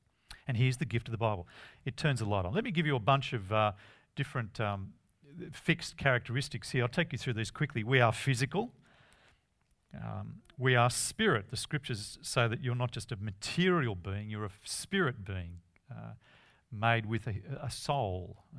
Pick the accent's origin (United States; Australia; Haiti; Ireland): Australia; Manly, New South Wales; also born or lived in Sydney; I was born in Manly Hospital, lived at North Manly all my life, but I moved to Bronte and then Newtown, inner city, Sydney, then the Central Coast. 22 years, I moved to the Central Coast. I'm now a Central Coast person, but I'm a Central Coast person with a history.